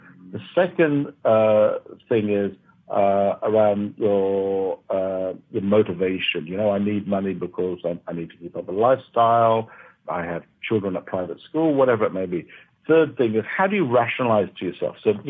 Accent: Hong Kong; I grew up in Hong Kong. I remember in the 70s and early 80s.

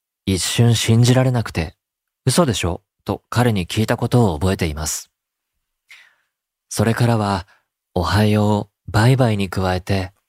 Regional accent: Tohoku, Japan; 私は数年前まで地元の東北で結婚式場での音響スタッフをしていました。

